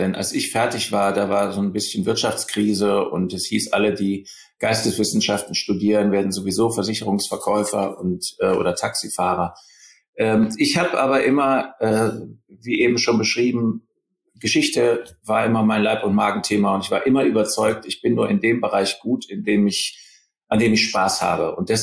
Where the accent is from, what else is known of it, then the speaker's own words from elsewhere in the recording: North Rhine-Westphalia, Germany; Ich komme aus Düsseldorf oder aus der Nähe von Düsseldorf. Genau gesagt bin ich ein richtiger Neandertaler. Genau zwischen Düsseldorf und Wuppertal ist das nämlich. Und da bin ich aufgewachsen